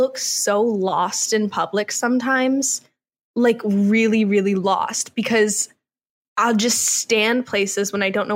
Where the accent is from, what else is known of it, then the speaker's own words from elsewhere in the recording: Georgia, United States; Charlotte does remind me a lot of like where I grew up in Georgia